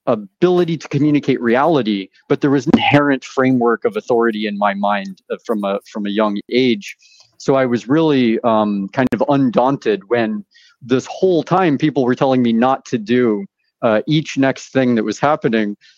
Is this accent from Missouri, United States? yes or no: no; Alaska, United States; So growing up in Alaska in the forest and having this kind of inherent rebelliousness, I had to start hitchhiking across Canada as soon as I turned 18.